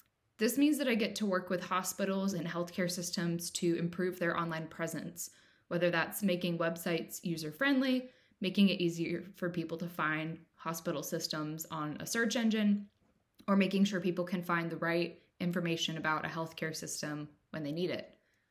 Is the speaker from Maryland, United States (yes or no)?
no; Mint Hill, North Carolina, United States; now in Durham, United States; I'm originally from Mint Hill, North Carolina, which is a small suburb of the Charlotte area, and now I live in Durham, which is just a few minutes down the road from UNC.